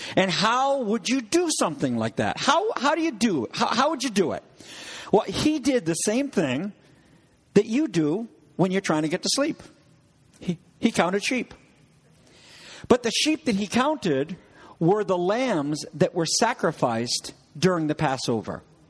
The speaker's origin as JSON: {"language": "English", "region": "New England", "country": "United States", "said": "Bazaar? I'm from New England."}